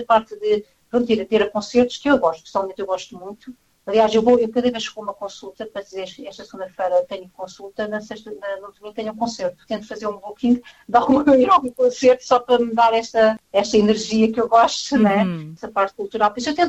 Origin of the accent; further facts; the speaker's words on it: Lisbon, Portugal; porque nós somos de Lisboa